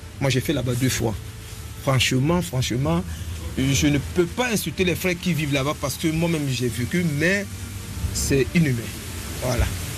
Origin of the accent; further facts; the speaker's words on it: Cameroon; now in Algeria; Je viens du Cameroun. Je suis immigrant en Algérie. Voilà, ça fait presque 11 ans que je suis au Maghreb, mais ça fait 8 ans que je vis en Algérie.